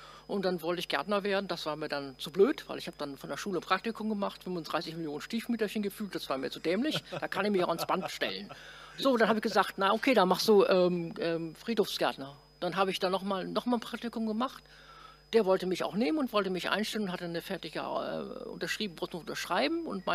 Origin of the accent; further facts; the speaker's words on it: Herford, North Rhine-Westphalia, Germany; Ja, geboren bin ich in Herford, das ist in Nordrhein-Westfalen, in der Nähe von Bielefeld. Bin jetzt 56